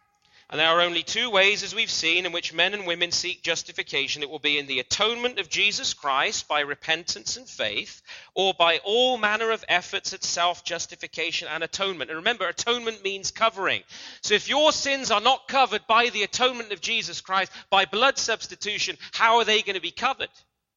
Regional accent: United Kingdom; now in Toronto, Canada; well, I'm British, but I'm an honorary Canadian. Okay, well, I've lived here 11 years.

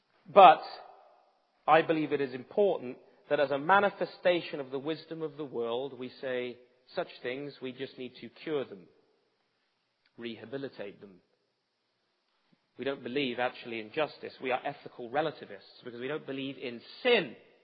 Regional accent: England, United Kingdom; Now, I suggest to you, even though you're Canadians and I'm English, that this is insanity.

